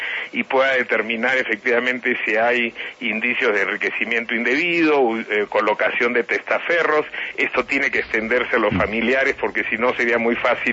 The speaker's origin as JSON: {"language": "Spanish", "country": "Peru", "said": "yo soy peruano y hablo en general de la región"}